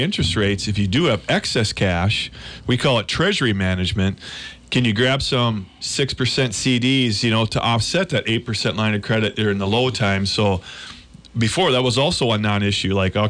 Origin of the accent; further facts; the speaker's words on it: Minnesota, United States; So much compliance, especially in Minnesota. Not that I don't love my home state, but we have a lot of stuff going on there.